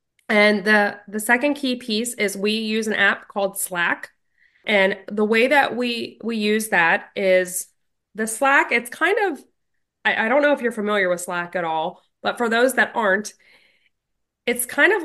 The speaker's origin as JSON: {"language": "English", "town": "Imler", "region": "Pennsylvania", "country": "United States", "tie": "born or raised there", "said": "I was born and raised on Singing Brook Farms in Imler, Pennsylvania."}